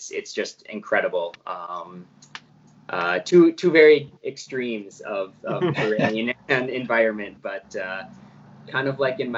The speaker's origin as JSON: {"language": "English", "town": "Spooner", "region": "Wisconsin", "country": "United States", "said": "I'm from Wisconsin, across the border, Spooner High School."}